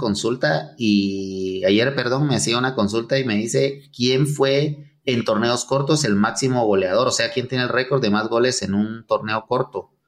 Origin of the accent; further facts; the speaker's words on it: Guatemala; un jugador de los nuestros como guatemalteco